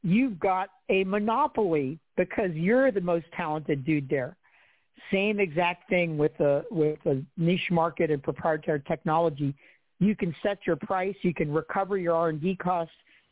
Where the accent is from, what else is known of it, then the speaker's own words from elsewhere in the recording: Ecuador; now in Falls Church, United States; I'm from Ecuador, by the way, and I live here in Falls Church